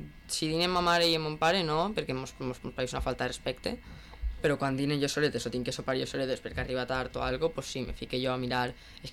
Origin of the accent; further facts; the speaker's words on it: Burriana, Valencian Community, Spain; jo sóc de Burriana